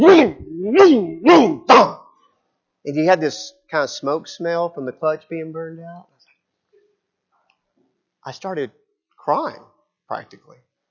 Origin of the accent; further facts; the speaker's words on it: Lubbock, Texas, United States; moved away as an adult; When I was getting ready to go off to college, and I grew up in Lubbock, Texas, in the Panhandle, and I decided I wanted to go down to Temple Terrace